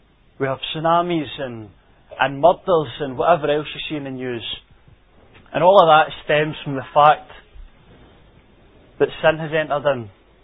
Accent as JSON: {"language": "English", "town": "New Cumnock", "region": "Scotland", "country": "United Kingdom", "said": "I'm white. I'm 18. I'm male. I'm from New Cumnock. I'm a member at New Cumnock Gospel Hall."}